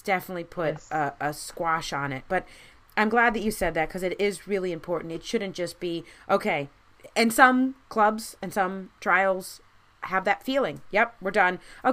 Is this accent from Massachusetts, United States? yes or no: no; Maryland, United States; I grew up in Maryland, and they're all about laughs and giggles and plays and be nice